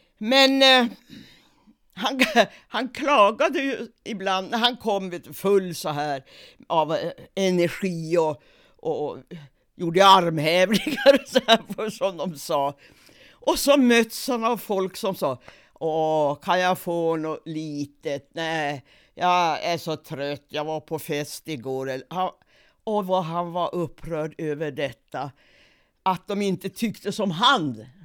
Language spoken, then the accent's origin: Swedish; Sweden; För jag kom ju dit som alla svenskar, vi är ju så ännu.